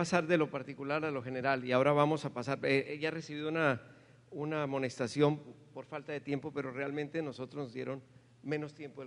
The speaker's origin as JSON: {"language": "Spanish", "region": "Bogotá", "country": "Colombia", "said": "yo te digo tú o usted, porque soy bogotano y nosotros no sabemos tutear ni nada."}